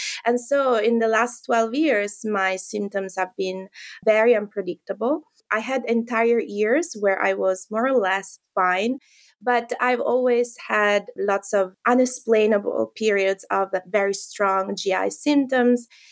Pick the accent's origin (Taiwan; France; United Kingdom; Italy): Italy; moved away as an adult; now in United States; I think before I moved to the US, because I'm originally from Italy, born and raised.